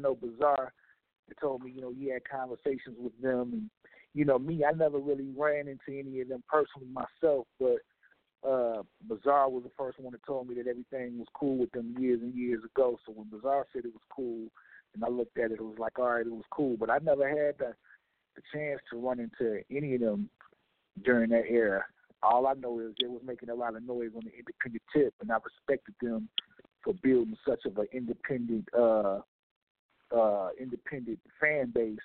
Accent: Detroit, Michigan, United States; We was young, and we come from Detroit.

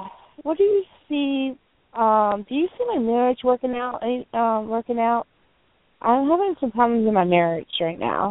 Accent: Essex, Maryland, United States; born there; I was born in Essex, Baltimore, Maryland.

